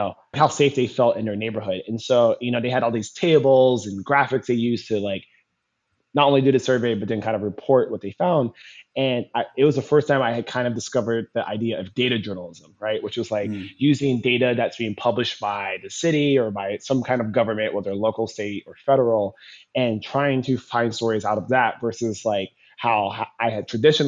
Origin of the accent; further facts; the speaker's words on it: California, United States; I'm originally from California.